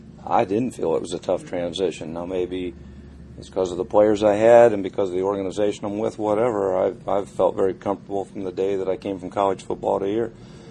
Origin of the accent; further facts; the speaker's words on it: Ohio, United States; But, you know, I'm from Ohio. All my whole family went to Ohio State except me.